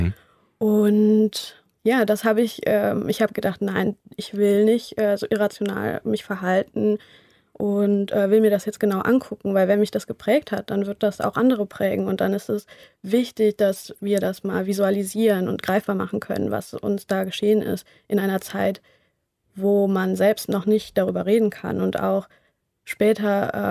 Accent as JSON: {"language": "German", "country": "Germany", "tie": "born or raised there", "also_born_or_lived": "Colombia", "said": "Und als ich so aufgewachsen bin in Deutschland"}